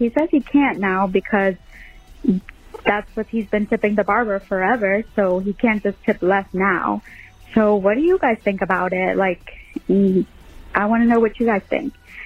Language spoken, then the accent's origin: English; North Carolina, United States; I'm from North Carolina.